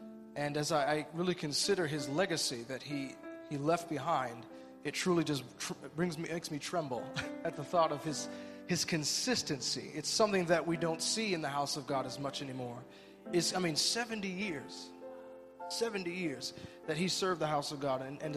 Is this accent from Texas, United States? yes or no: no; Benton Harbor, Michigan, United States; attend a funeral of an elder of the church that I grew up in back in Benton Harbor, Michigan.